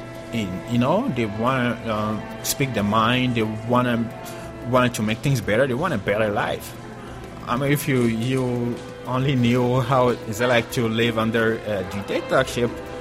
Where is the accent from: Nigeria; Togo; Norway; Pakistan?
Togo; English is a second language; now in St. Paul, United States; I'm from Togo, and I've been living in St. Paul, Minnesota for the last 5 years.